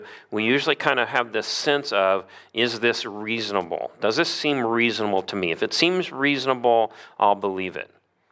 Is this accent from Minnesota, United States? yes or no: no; Missouri, United States; I grew up in Missouri, and we used to go to a Boy Scout camp where the closest town was like 10 miles away